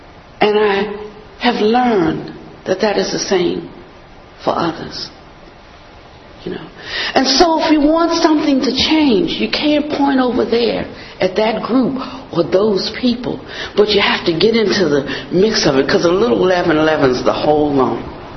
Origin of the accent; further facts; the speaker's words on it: Washington, District of Columbia, United States; now in North Carolina, United States; I was from Washington, D.C., when I got off the train and I walked down the street